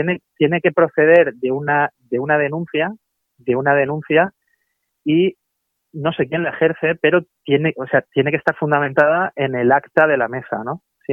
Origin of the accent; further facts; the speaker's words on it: Elche, Valencian Community, Spain; por la provincia de Alicante, ¿no? Que es donde resido yo, soy de Elche